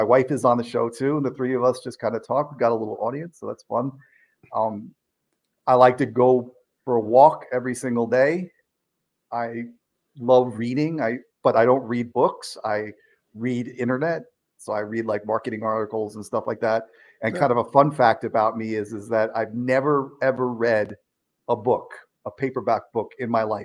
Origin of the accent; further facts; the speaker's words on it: New York, United States; I mean, I grew up in New York, so is pizza junk food?